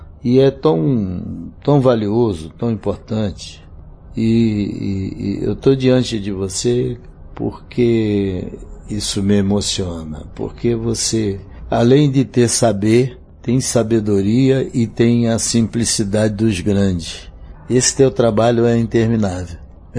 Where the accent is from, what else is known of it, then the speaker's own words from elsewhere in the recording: Guarabira, Paraíba, Brazil; moved away; also born or lived in Rio de Janeiro; Eu sou paraibano, saí de Guarabira, fui para Cabedelo e saí no navio, chegamos ao Rio um navio clandestinamente, um navio de carga.